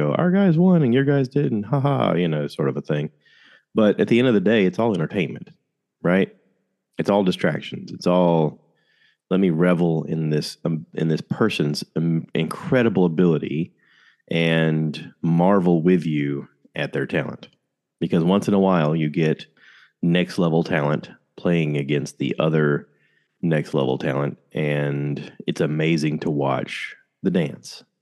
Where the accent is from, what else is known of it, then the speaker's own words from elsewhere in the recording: Georgia, United States; also born or lived in South Carolina; I am originally from Georgia and have been living in South Carolina for most of my life.